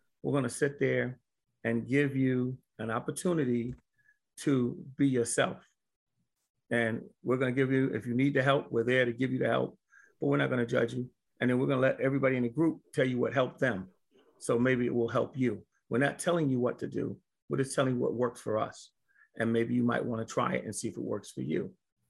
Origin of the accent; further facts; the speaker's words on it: New York City, New York, United States; So to make my story different is that I was born and raised in New York City.